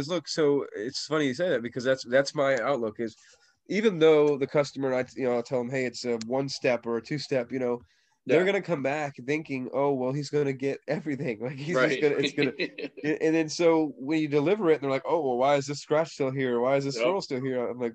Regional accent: Indiana, United States; now in Florida, United States; You know, I'm from Indiana. Like, and I'm a Floridian now. I've lived here most of my life. I'm from Indiana

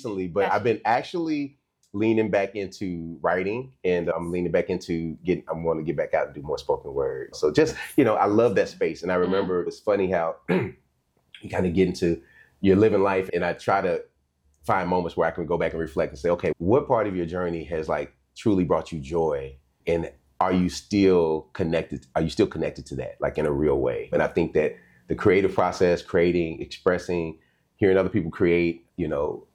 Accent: Dallas, Texas, United States; also born or lived in Illinois; I grew up here in Dallas, Oak Cliff, Texas. That's my hood.

